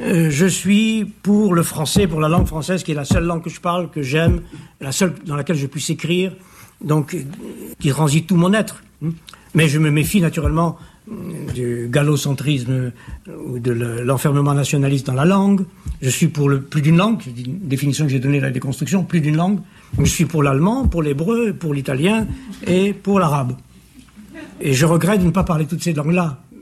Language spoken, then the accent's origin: French; France; first language French